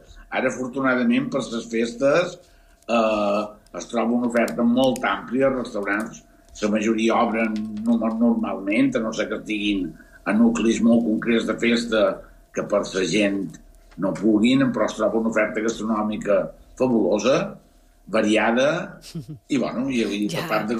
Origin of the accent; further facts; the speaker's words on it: Ciutadella, Balearic Islands, Spain; som de Ciutadella